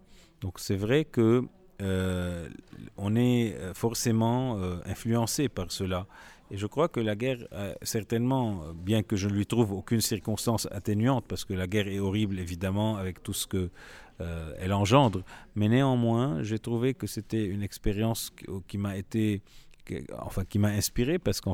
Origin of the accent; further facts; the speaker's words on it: Lebanon; comme je suis libanais et francophone, donc le livre est en français.